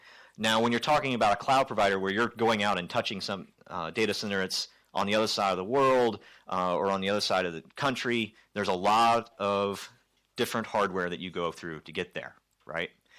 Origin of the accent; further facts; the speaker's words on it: United States; you can tell from my funny accent that I am nowhere from around here. I'm actually flown over from the States.